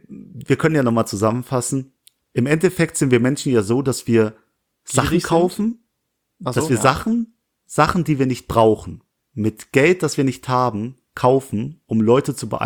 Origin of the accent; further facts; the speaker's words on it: Langweiler, Germany; das berühmte Palacio Granada bei uns um die Ecke, in Nähe Langweiler, wo ich herkomme.